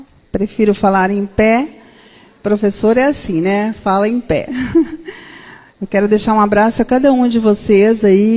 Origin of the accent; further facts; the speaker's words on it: Mato Grosso do Sul, Brazil; Eu venho de Mato Grosso do Sul. Sou uma mulher meia-idade.